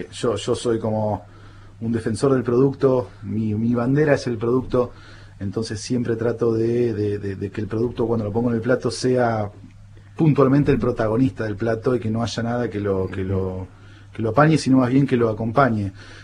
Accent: Río Negro, Argentina; born there; moved away as an adult; also born or lived in Spain; now in Ushuaia, Argentina; Yo soy nacido en Río Negro, pero vine directo de España. Estaba trabajando en España y bueno, me vine para el fin del mundo.

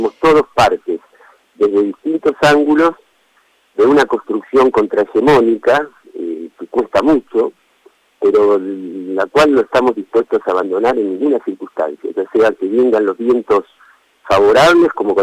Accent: Argentina; yo ahora como representante argentino

